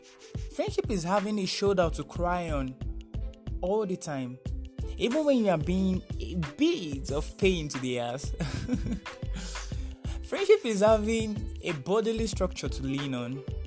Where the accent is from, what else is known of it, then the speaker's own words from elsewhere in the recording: Nigeria; I'm a Nigerian podcasting away from home.